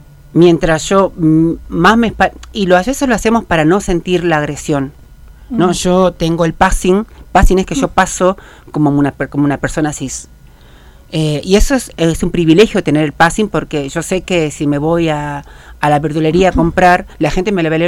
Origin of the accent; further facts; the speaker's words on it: Rosario de Lerma, Salta, Argentina; Y transcurrí toda parte de mi infancia, adolescencia y juventud en Rosario de Lerma.